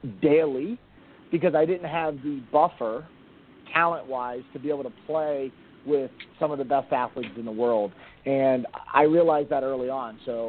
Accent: Miami, Florida, United States; now in Washington, D.C., United States; I'm born and raised in Miami, playing my college ball at Carolina, and then opened up a business back down in South Florida. And in 2009, moved up to D.C. area

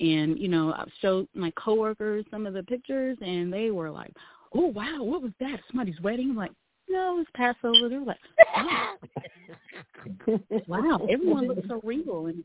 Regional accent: South Carolina, United States; now in Georgia, United States; I'm from South Carolina, but I live in Georgia. I'm with the Atlanta body.

